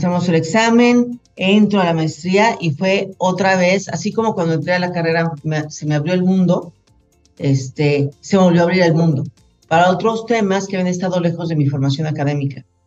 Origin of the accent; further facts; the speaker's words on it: Mexico; Uy, bueno, yo soy mexicana, soy actuario